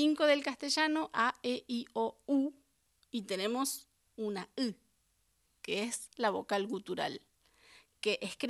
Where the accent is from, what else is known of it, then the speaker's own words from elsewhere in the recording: Quilmes, Buenos Aires Province, Argentina; Sí, soy de Quilmes